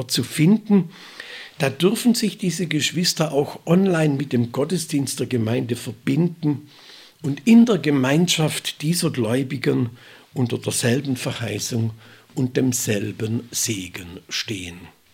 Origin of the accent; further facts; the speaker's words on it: Baden-Württemberg, Germany; born there; ich glaube in meinem Geburtsort, ein kleines Dorf am Rande der Schwäbischen Alb war es